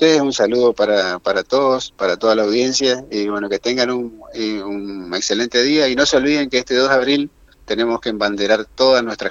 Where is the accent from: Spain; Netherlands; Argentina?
Argentina; nosotros fuimos a Malvinas convencidos como argentinos a defender nuestro territorio